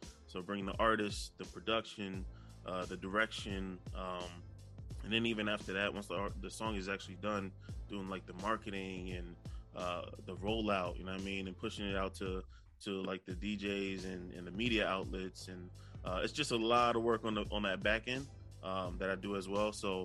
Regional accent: New Jersey, United States; also born or lived in New York City; now in Dallas, United States; Yeah, man, I'm from Jersey. So originally I'm from Jersey. I just moved from the Bronx, New York City, last year. So I'm in Dallas now. I was in New York City for 10 years, but originally from Jersey.

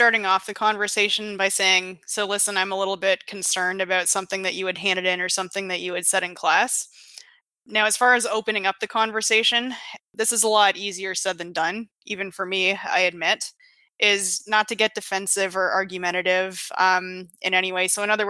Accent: Canada; I'm Canadian.

